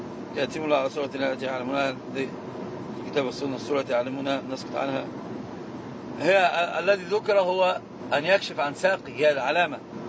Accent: Morocco; لان الدليل اما عندنا في المغرب يقررها فيه

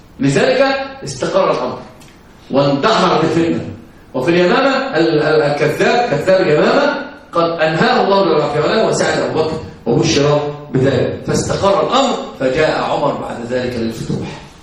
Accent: Egypt; ولكن الفضل عندنا في مصر مثلا ايش يقول ايه المرض الساعد

